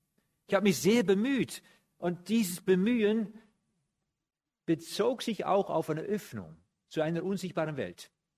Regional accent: Netherlands; Ich bin ja Holländer, Holländer haben viel Wasser.

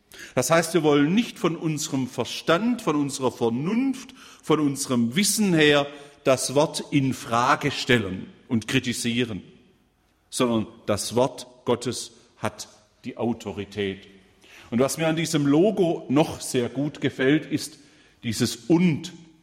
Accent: Baden-Württemberg, Germany; weil ich als Schwabe immer Leben sage

